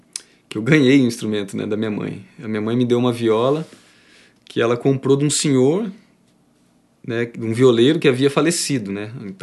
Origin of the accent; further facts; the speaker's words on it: Limeira, São Paulo, Brazil; Sou natural de Limeira, São Paulo. Interior de São Paulo, né? Uma cidade ali na região de Campinas. Perto também de Piracicaba.